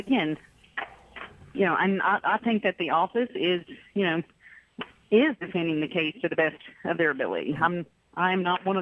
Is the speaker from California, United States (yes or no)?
no; Arkansas, United States; I was raised right here in North Central Arkansas, and my parents are good folks, and we went to church, and I'm a Christian.